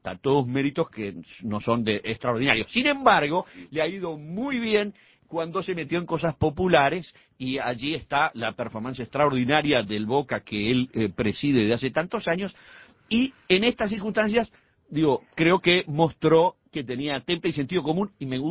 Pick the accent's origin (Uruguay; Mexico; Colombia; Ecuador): Uruguay; lo analizo como uruguayo